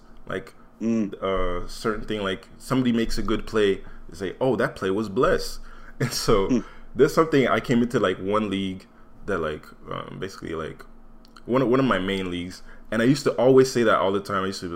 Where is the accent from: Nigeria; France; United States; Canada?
Canada; I'm from Canada. I don't know if you noticed from my accent, like, I'm not American.